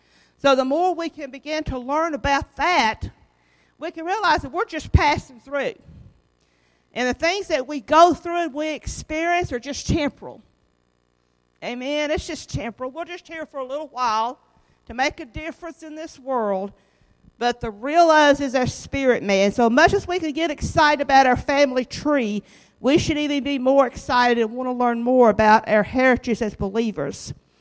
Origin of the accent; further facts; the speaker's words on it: Flatwoods, Kentucky, United States; a little girl born with red hair and freckles in Kentucky, you know, and born and raised in Kentucky in a place called Flatwoods